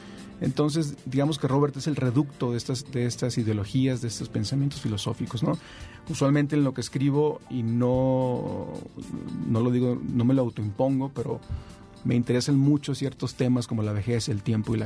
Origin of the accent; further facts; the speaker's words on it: Tijuana, Baja California, Mexico; yo soy tijuanense, entonces de alguna forma en la frontera norte tenemos una realidad diferente, ¿no? Entonces, vaya, la gente de mi generación, los nacidos en los 70